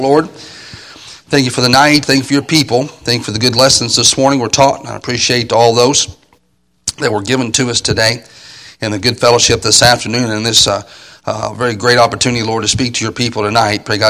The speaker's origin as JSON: {"language": "English", "region": "Missouri", "country": "United States", "also_born_or_lived": "US South", "moved": "as an adult", "lives_now": "England, United Kingdom", "said": "I'm from Missouri originally, and then lived in the South for about 9 years before I went to England."}